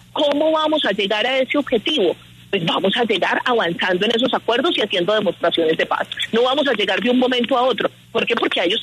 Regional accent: Antioquia, Colombia; accent: paisa; yo soy una paisa de aquí, he coordinado este proceso, la mayoría de la delegación es paisa, hablamos en paisa, entendemos el código cultural de paisas

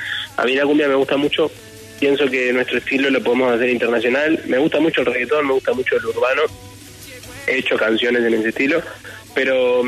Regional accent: Uruguay; Yo soy uruguayo y allá en el sur escuchamos como un estilo, o hacemos un estilo de cumbia diferente.

